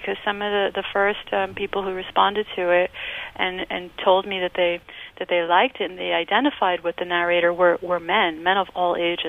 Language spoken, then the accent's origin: English; New Jersey, United States; now in Paris, France; But I can't, you know, negate that I'm Colombian American, just like my narrator is. And also that I'm from New Jersey, of Colombian parents, right. And I moved to Paris.